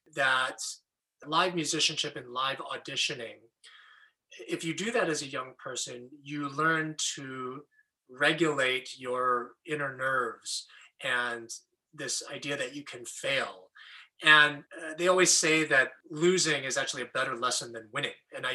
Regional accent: Battle Creek, Michigan, United States; I grew up in Battle Creek, Michigan, and I was raised in the Seventh-day Adventist Church.

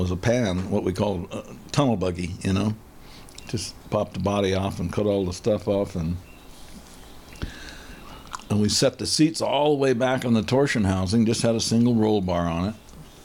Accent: Albuquerque, New Mexico, United States; And growing up in Albuquerque, we'd go to Speedway Park.

